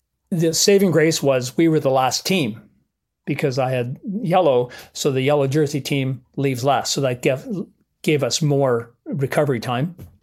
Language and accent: English; Canada; I said, "Phil, I'm Canadian." And then he coined the phrase, "Oh, you're the first North American."